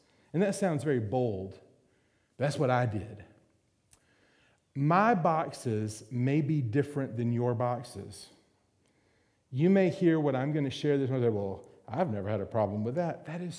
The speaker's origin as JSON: {"language": "English", "town": "Macon", "region": "Georgia", "country": "United States", "said": "We're from Macon, Georgia. We live on a farm."}